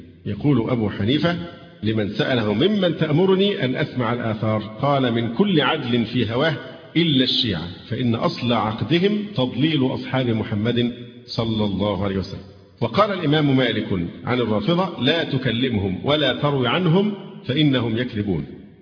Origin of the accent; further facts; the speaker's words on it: Egypt; فالهجرة دلوقتي صعب عندنا في مصر، الهجرة لأي بلد تانية صعبة.